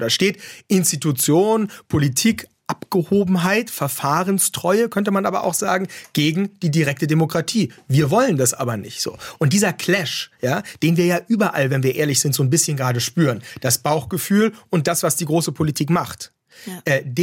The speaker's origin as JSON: {"language": "German", "region": "Brandenburg", "country": "Germany", "tie": "born or raised there", "said": "Ich bin in der Nähe aufgewachsen"}